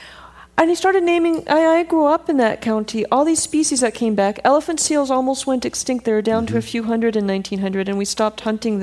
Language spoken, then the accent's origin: English; California, United States; There were basically almost no coyotes when I was growing up in Marin.